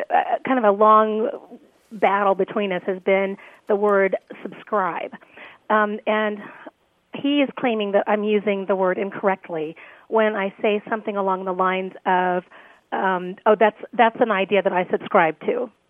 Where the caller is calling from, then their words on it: Temecula, California, United States; Hi, this is … I'm calling from Temecula, California.